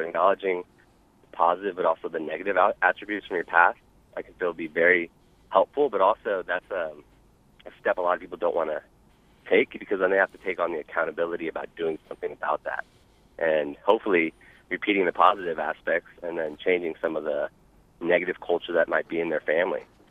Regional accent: Texas, United States; born there; I was born in Texas as well, Dave.

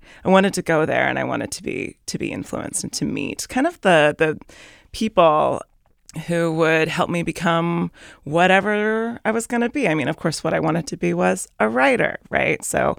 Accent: Vancouver, Washington, United States; Well, I grew up in Vancouver, Washington. I went to college in Bellingham.

